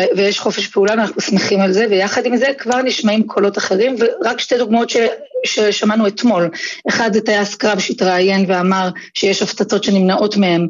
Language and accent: Hebrew; Mazkeret Batya, Central District, Israel; ממזכרת בתיה